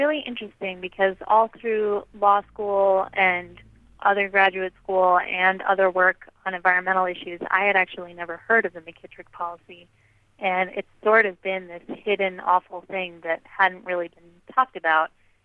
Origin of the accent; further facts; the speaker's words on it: Washington, District of Columbia, United States; I grew up in Washington, D.C., and had always sort of been obsessed with going to New Mexico